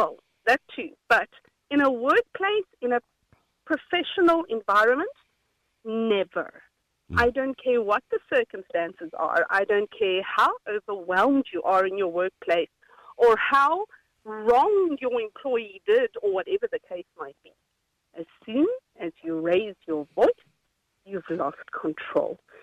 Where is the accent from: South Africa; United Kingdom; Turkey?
South Africa; I'm South African.